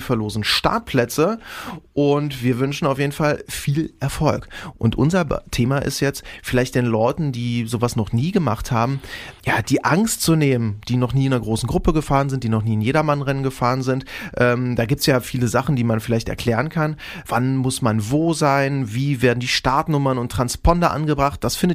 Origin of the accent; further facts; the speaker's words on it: Osterweddingen, Saxony-Anhalt, Germany; Und es ist wirklich meine alte Heimat, ne? Da habe ich mit dem Radsport damals angefangen, auf diesen Straßen da, wo diese ganze Tour gefahren wird.